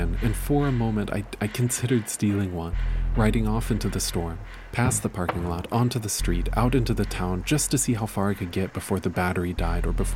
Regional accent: Washington, United States; John Paul asked me where I was from, and I told him I was from Washington State.

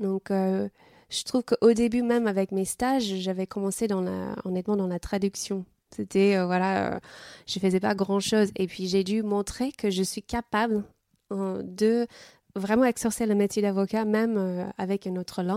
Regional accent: United States; now in France; Mon expérience est qu'en tant qu'Américain, Américaine, les Américains, ou je parle pour les Américains, quand on est en France

